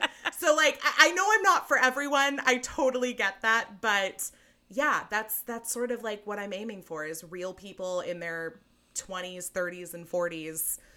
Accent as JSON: {"language": "English", "region": "California", "country": "United States", "said": "Yeah, it's so funny because I am from California, although I am from Northern California."}